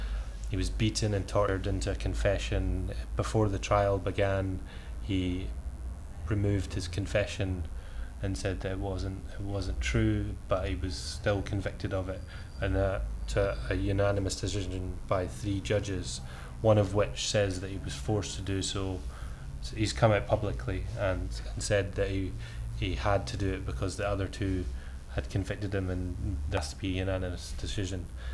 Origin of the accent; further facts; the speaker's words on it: Edinburgh, Scotland, United Kingdom; I am 26 years old and I'm from Edinburgh in Scotland.